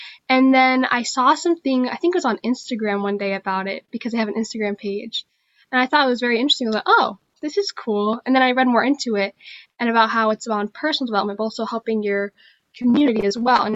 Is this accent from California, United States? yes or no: no; Somerset, Massachusetts, United States; also born or lived in Fall River; I was born in Fall River, and I'm raised right next door in Somerset, so I couldn't think of anything better than representing my home.